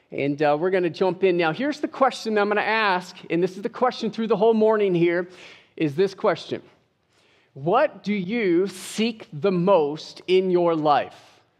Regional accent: Jacksonville, Florida, United States; And we hail all the way from Jacksonville.

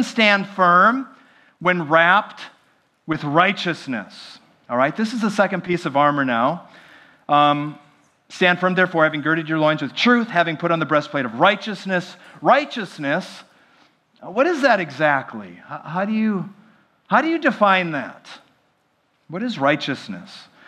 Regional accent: Minnesota, United States; I grew up in the Midwest in the state of Minnesota, specifically.

